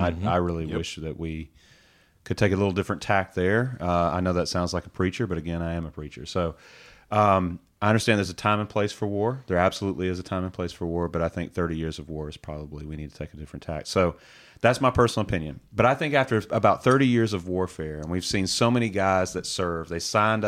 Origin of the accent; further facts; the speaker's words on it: Nashville, Tennessee, United States; accent: southern; So I got this southern accent, and I show up, and I'm from Nashville. It's like the home of country music, and everybody thinks that I grew up hunting and fishing. I grew up in a city, guys. Like, Nashville's a city, you know?